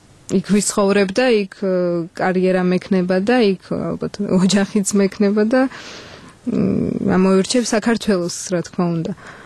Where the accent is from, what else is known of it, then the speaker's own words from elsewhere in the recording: Moscow, Russia; Georgian is a second language; მოსკოვში დავიბადე, გავიზარდე და ისე დონეზე არ მაქვს ქართული, რომ ასე თავისუფლად ვილაპარაკო